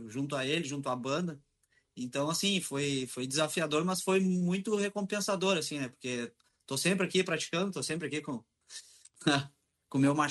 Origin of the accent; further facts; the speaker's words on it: Rio Grande do Sul, Brazil; eu sou gaúcho, que nem o Thiago.